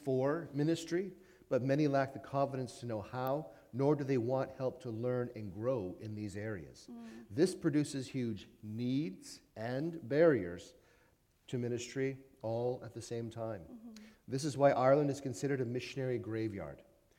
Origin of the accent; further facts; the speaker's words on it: Canada; our home base before going to Ireland was in north of Belleville, Ontario, Canada. So yes, we are Canadian, and we are bilingual, we speak American.